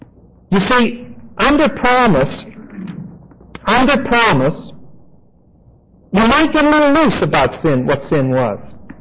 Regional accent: Pittsburgh, Pennsylvania, United States; I've got all the blackheads and the big pores to prove I'm from Pittsburgh.

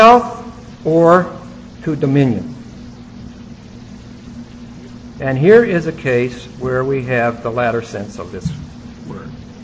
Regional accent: United States; because I'm an American, and I'm building my kingdom.

